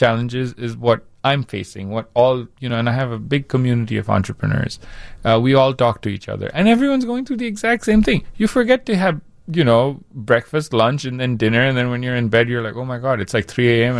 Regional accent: India; born or raised there

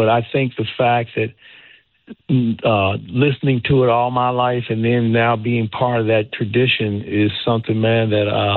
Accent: St. Louis, Missouri, United States; because I grew up in St. Louis

